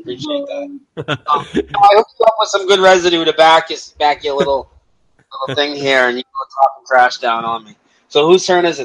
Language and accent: English; Lowell, Massachusetts, United States; Ed McMahon is from my hometown. He's from Lowell, Massachusetts.